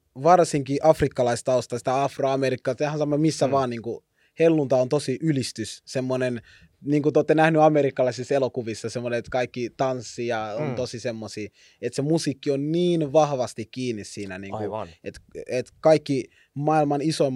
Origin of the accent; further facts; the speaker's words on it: Helsinki, Uusimaa, Finland; kun mä kasvan just niin kuin mä kasvoin Roihuvuoressa, niin mulla oli paljon niin kuin lapsuuden kavereita, jotka asuivat Herttoniemessä.